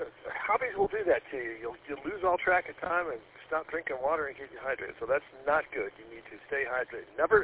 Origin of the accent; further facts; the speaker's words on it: Rochester, United States; I'm from Rochester.